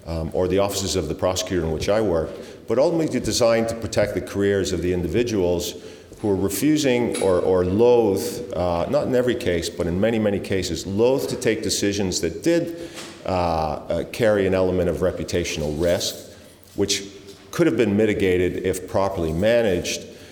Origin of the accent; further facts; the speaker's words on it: Canada; I'm Canadian.